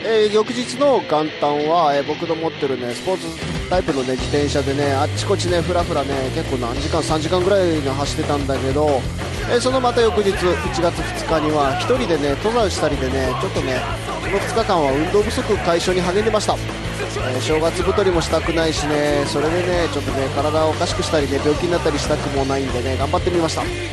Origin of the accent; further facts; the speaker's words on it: Sapporo, Hokkaido, Japan; しかもね僕の田舎のね札幌のね仲間と一緒にね対バンやるみたいなんで